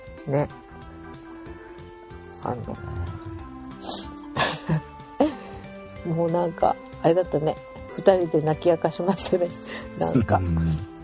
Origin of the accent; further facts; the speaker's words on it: Izumo, Shimane, Japan; あのそれこそ地元の出雲空港から米子空港、岡山空港とかでね見て回って